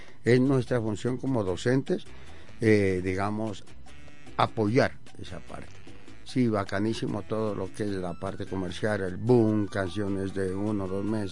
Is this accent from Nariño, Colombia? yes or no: yes; Pasto, Nariño, Colombia; ¿Qué nos representa como pastusos, como nariñenses, dentro y fuera de nuestro país?